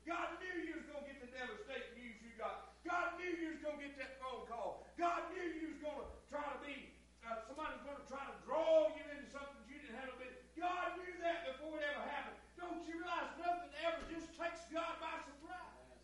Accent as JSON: {"language": "English", "town": "Orange Grove", "country": "United States", "tie": "born or raised there", "said": "I was raised up in Orange Grove. That's the way we do it at Orange Grove."}